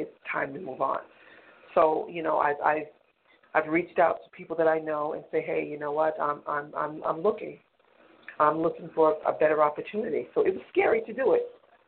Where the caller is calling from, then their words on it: Boston, Massachusetts, United States; I'm calling from Boston.